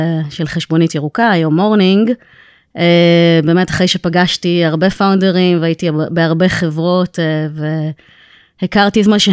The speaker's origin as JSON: {"language": "Hebrew", "town": "Tel Aviv", "region": "Tel Aviv District", "country": "Israel", "also_born_or_lived": "United States", "said": "תל אביבית רוב שנותיי, למרות שהייתי בארצות הברית בגיחה של 10 שנים כזה."}